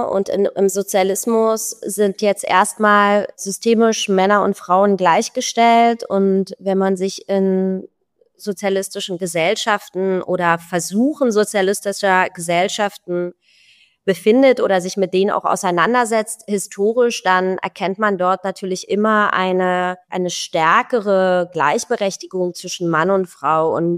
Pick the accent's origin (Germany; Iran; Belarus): Germany; Berlin; Also ich bin aus Berlin-Pankow. Ich bin 81 geboren, das heißt noch hinter der Mauer und bin hinter der Mauer in der DDR aufgewachsen.